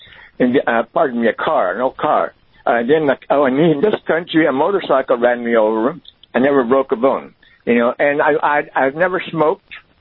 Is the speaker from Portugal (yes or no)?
yes; Portugal; English is a second language; now in United States; I come from Portugal.